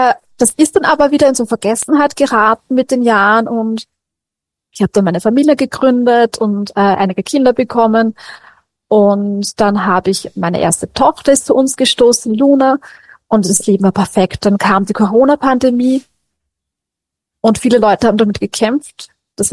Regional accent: Austria; Also ich komme aus Österreich und ich bin sehr behütet aufgewachsen

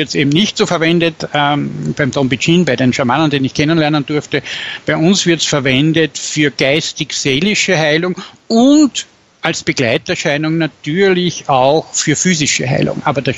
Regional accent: Linz, Upper Austria, Austria; bin aus Linz

